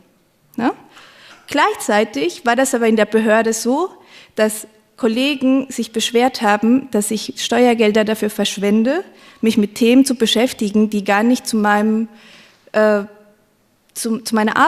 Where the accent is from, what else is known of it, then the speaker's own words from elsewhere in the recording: Mainz, Rhineland-Palatinate, Germany; also ich komme aus Mainz und in Mainz setzt man sich auch mal in der Kneipe neben den anderen, man babbelt